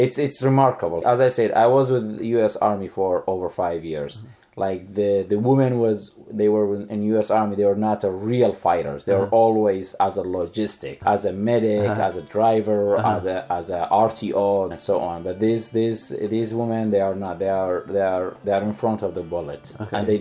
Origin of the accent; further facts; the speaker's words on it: Kirkuk, Kirkuk Governorate, Iraq; English is a second language; The singer … he's originally from Kirkuk, my hometown.